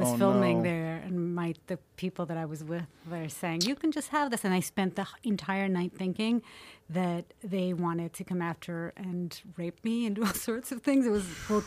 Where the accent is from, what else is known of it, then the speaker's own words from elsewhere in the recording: Portugal; Like that's all we had growing up in Portugal.